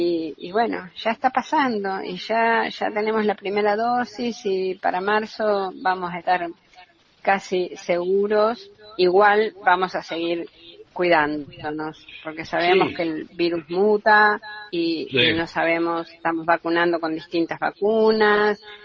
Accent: Argentina; Y levantemos también el espíritu como argentinos, ¿no?

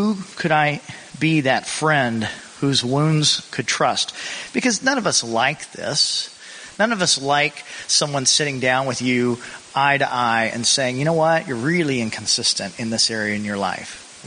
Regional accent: Indiana, United States; also born or lived in Kentucky; I am from Indiana and was born in Kentucky, and I kept my shoes on tonight despite that Kentucky birth.

